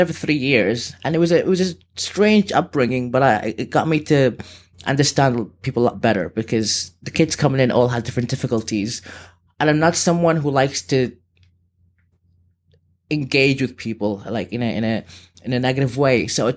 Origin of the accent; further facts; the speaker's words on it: Sudan; now in Liverpool, United Kingdom; I've lived in Liverpool, but I'm originally from Sudan, and I've been a bit around the world.